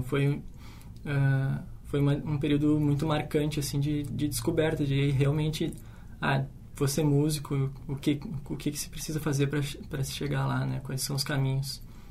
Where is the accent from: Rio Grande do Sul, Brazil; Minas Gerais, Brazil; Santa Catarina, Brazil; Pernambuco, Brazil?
Rio Grande do Sul, Brazil; Cruz Alta; Eu sou de Cruz Alta, né? É uma cidade que lá realmente não tinha muitas opções em relação à música clássica.